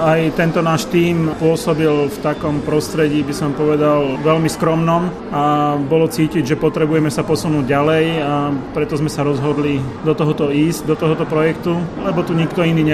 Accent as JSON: {"language": "Slovak", "town": "Stará Turá", "region": "Trenčín Region", "country": "Slovakia", "said": "V podstate aj ja pochádzam zo Starej Turej"}